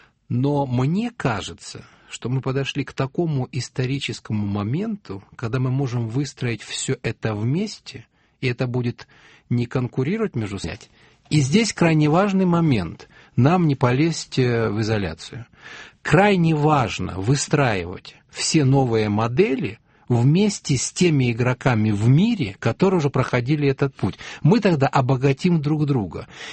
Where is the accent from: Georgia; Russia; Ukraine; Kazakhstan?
Ukraine; born there; Я родился на Украине, папа у меня белорус, мама из Смоленска, мама всю жизнь прожила в Петербурге, все родственники здесь